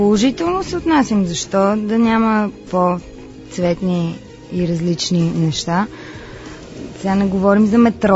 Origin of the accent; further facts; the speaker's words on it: Sofia, Sofia City, Bulgaria; имам по-голям брат, с който като всички деца от София сме делели една детска стая.